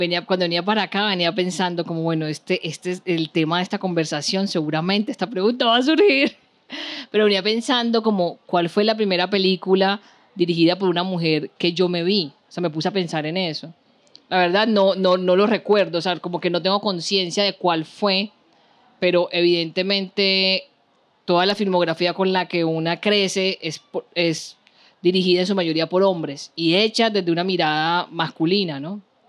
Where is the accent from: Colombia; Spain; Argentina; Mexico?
Colombia; Cartagena, Bolívar; es más cercano a mí porque yo soy de Cartagena, ¿cierto?